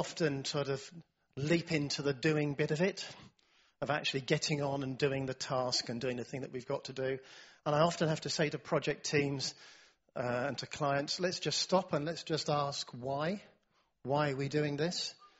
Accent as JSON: {"language": "English", "country": "United Kingdom", "said": "I'm a Brit, so I can say it, can't I?"}